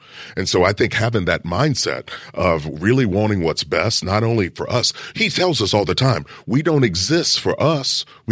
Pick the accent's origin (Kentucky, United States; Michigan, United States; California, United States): Kentucky, United States; I'm from Kentucky. This is a personal message to my heart.